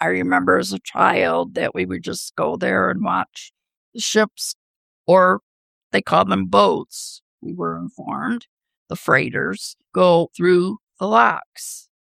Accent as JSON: {"language": "English", "town": "Toledo", "region": "Ohio", "country": "United States", "tie": "born or raised there", "said": "In fact, I grew up in Toledo"}